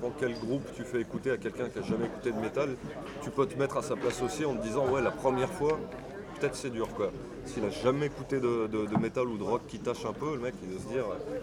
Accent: Tunisia; Puisqu'on est des Tunisiens déjà, on a grandi en écoutant de la musique chaque jour dans les radios, télé.

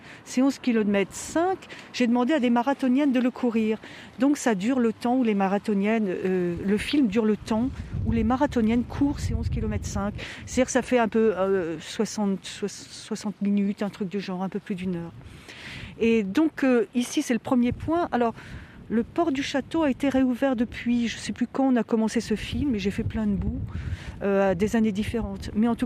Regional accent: Brest, Brittany, France; La question est complexe parce que quand j'étais gamine, je suis née à Brest, on allait sur le port de commerce.

